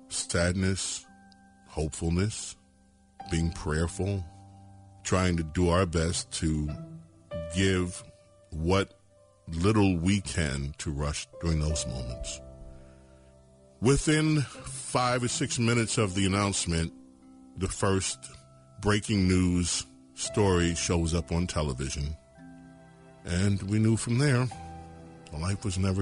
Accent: New York, United States; I grew up in the New York radio market

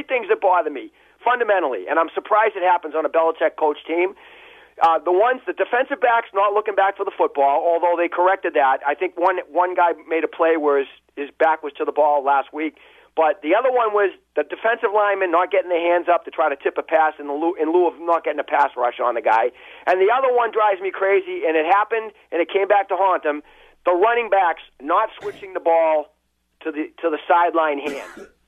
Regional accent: United States; Well, I'm American

